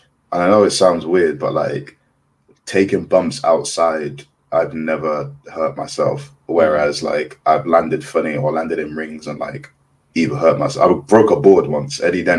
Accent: Kaduna, Kaduna State, Nigeria; I'm from up north, I'm from Kaduna

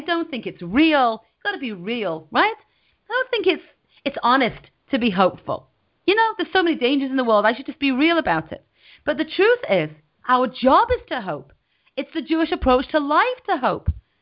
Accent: England, United Kingdom; And I'm from England, I don't know if you can tell, but I really like a nice cup of tea.

